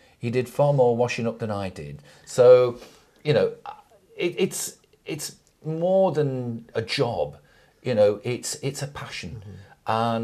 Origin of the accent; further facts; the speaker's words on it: Nelson, North West England, United Kingdom; growing up in Nelson, nearby is the town of Accrington. Accrington fits strategically between Burnley and Blackburn.